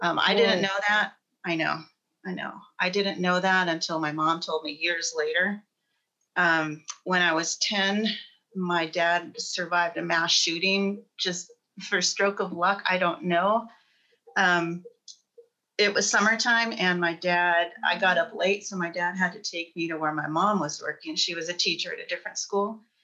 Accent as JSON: {"language": "English", "region": "California", "country": "United States", "said": "And I'm originally from California, so a lot of earthquakes."}